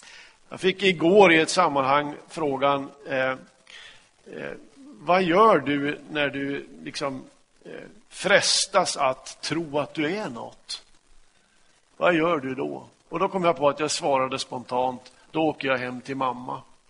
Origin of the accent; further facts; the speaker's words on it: Kramfors, Västernorrland County, Sweden; kom jag till stadsbiblioteket i Kramfors där jag växte upp